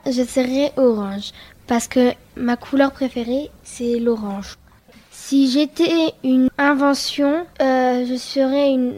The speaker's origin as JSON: {"language": "French", "country": "Tunisia", "tie": "born there", "said": "Si j'étais un pays, je serais la Tunisie parce que je suis née en Tunisie."}